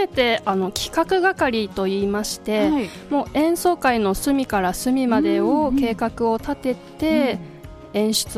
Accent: Aichi, Japan; 私は、愛知県出身でして

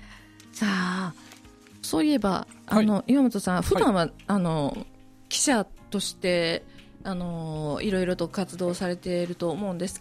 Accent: Osaka, Japan; あの私ね、あの大阪生まれ育ちなんですよ。

